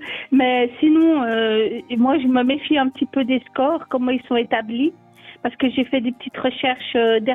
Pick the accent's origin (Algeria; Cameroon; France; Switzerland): Switzerland; l'industrie laitière chez nous en Suisse